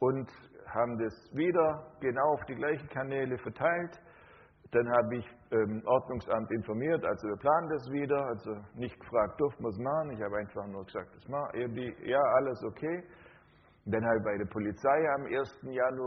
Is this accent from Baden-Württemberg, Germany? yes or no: yes; Ailingen, Baden-Württemberg, Germany; Ich komme aus Eilingen bei Friedrichshafen